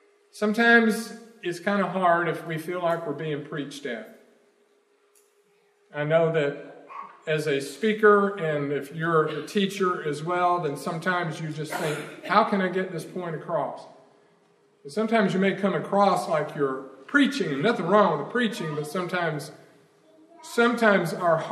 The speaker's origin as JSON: {"language": "English", "region": "Alabama", "country": "United States", "tie": "born or raised there", "said": "I grew up in Alabama."}